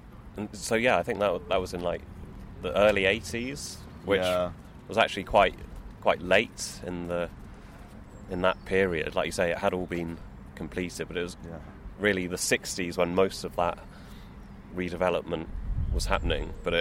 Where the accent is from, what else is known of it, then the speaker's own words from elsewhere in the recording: Solihull, West Midlands, United Kingdom; I grew up in Solihull, which is just far enough away from Birmingham to not really need to go in very often, because you've got all your everything you need in Solihull.